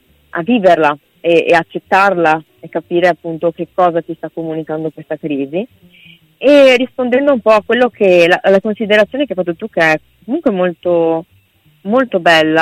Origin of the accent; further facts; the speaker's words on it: Venice, Veneto, Italy; a Marghera, nelle mie parti, sono veneziana appunto.